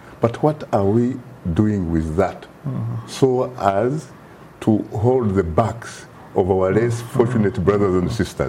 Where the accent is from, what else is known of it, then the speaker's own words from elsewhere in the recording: Kabale, Western Region, Uganda; English is a second language; I grew up in a very interesting town called Kabale, southwestern Uganda.